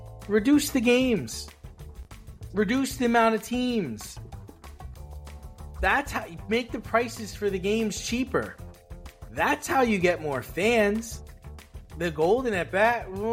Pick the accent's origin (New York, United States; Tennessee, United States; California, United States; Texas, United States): New York, United States; New York City; You know, when we were kids, you know, growing up in the Bronx, there weren't a lot of places where we could go and play baseball without getting kicked off or run off the field.